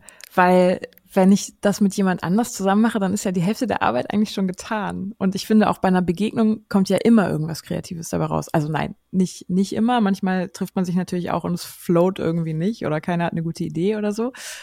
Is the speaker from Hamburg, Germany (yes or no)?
yes; Hamburg, Germany; wir kommen ja alle aus Hamburg